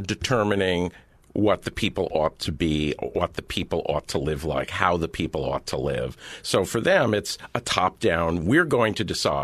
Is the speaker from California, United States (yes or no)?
yes; California, United States; I grew up in Reagan's California.